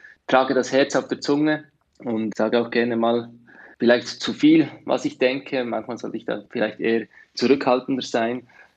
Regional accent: Thun, Bern, Switzerland; now in Biel, Switzerland; ich bin 28 Jahre alt. Ich komme ursprünglich aus Thun, wohne mittlerweile in Biel, im Kanton Bern

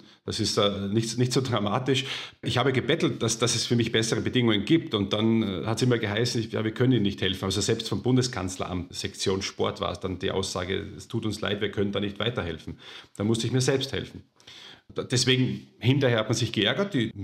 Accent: Lower Austria, Austria; also born or lived in Vienna; now in Germany; Ich bin am Land groß geworden. Wien geboren, ja, aber ich... aufgewachsen in Niederösterreich mit tollen Freunden, kleine Ortschaft

